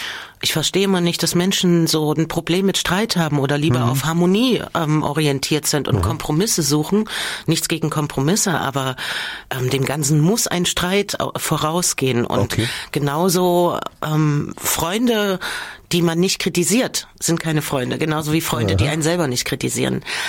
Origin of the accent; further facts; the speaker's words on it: Merseburg, Saxony-Anhalt, Germany; also born or lived in Erfurt; also wir sind von Erfurt nach Merseburg gezogen dann, dort war ja dann Pfarrer und da gab es halt früh in Schule den Pionierappell und wir Kinder waren nicht Pioniere